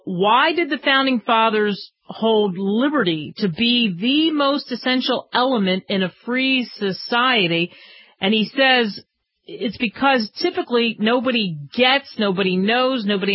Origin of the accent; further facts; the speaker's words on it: Philadelphia, Pennsylvania, United States; I grew up in Philadelphia. How often have I talked about the fact that my life was steeped in history